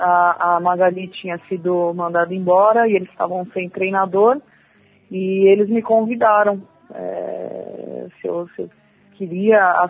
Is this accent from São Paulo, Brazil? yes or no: yes; São Paulo, Brazil; Eu, graças a Deus, sou de São Paulo e aqui as coisas são diferentes.